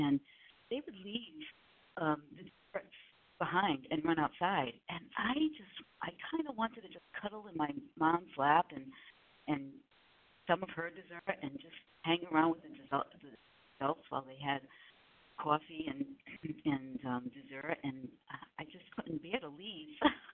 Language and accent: English; Rhode Island, United States; I'm originally from Rhode Island, my home, and love my friends in Rhode Island and my family. But I came from a big family